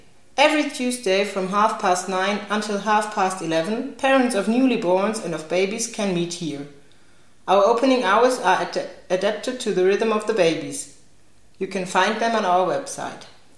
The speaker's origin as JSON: {"language": "English", "country": "Lebanon", "said": "Personally, I come from Lebanon."}